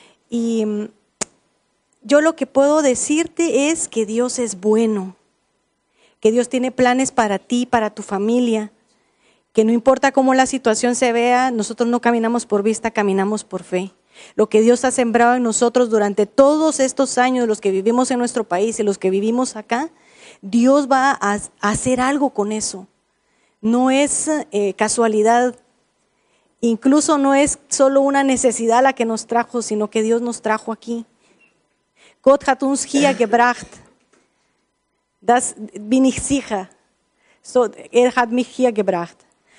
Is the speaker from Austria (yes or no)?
no; Guatemala; German is a second language; now in Germany; Ich komme aus Guatemala und habe ich bekommen, dass es gibt Leute hier, das auf Spanisch redet.